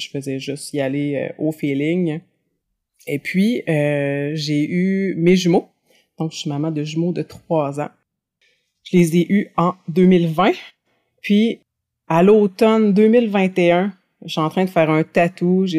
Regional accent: Trois-Rivières, Quebec, Canada; je suis retournée dans ma ville natale, je reviens à Trois-Rivières. Ouais, donc c'est ça, je suis revenue à Trois-Rivières.

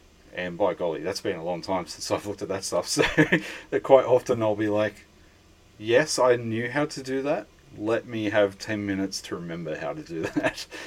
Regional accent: Australia; accent: Australian; Maybe my Australian accent threw you off for a minute there.

